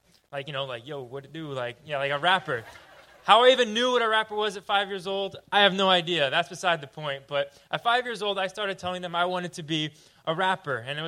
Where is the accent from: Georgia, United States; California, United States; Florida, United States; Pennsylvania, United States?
California, United States; I'm not actually from this area. I'm from Southern California. Do I have any fellow Southern Californians out here?